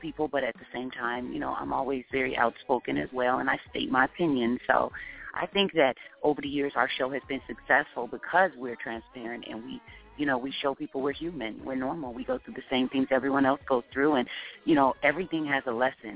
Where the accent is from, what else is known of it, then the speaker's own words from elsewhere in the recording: Seattle, Washington, United States; now in Los Angeles, United States; You know, I'm from Seattle, Washington, and you know, being out here in LA is always, you know, a blast for me. We've been out here a few years now, and it's like my second home.